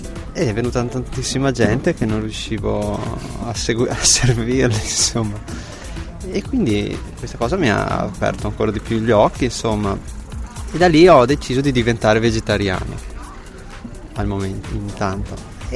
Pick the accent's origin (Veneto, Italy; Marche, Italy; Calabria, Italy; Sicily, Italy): Veneto, Italy; Verona; io sono nato e vissuto a Verona, abito ancora là e opero soprattutto a Verona. La mia scelta è orientata sulle cose calabresi perché mia madre è calabrese e ho molti parenti là e scendo sempre.